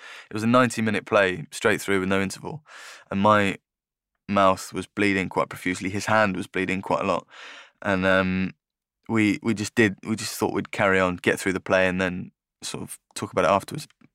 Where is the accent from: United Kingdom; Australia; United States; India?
United Kingdom; East of England; most people wouldn't know that I'm from Essex now, I suppose, unless I told them.